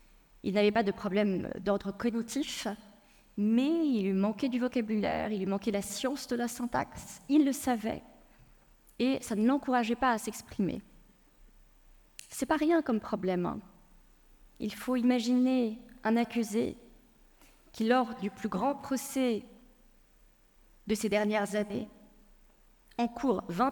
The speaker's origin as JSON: {"language": "French", "town": "Paris", "region": "Île-de-France", "country": "France", "tie": "born there", "first_language": "Persian", "second_language": "French", "said": "le français n'a pas été ma langue maternelle. Je suis née à Paris, de parents iraniens, et jusqu'à la maternelle, je n'ai connu que le persan."}